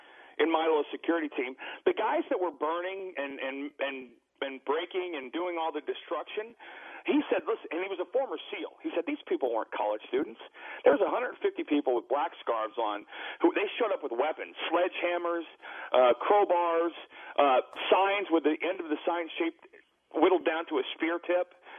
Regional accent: Anchorage, Alaska, United States; I was born in Anchorage, Alaska, raised in Anchorage, Alaska. Hello, fellow Eskimos.

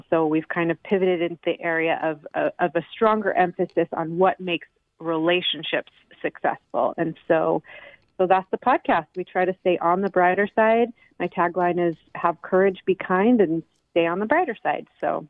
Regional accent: Dallas, Texas, United States; I was raised in Dallas, Texas, by in a Jewish family. So my family is Jewish all the way back on either side for as long as I've been able to find.

